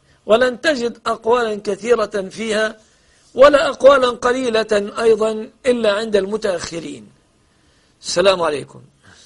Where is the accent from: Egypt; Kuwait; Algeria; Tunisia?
Egypt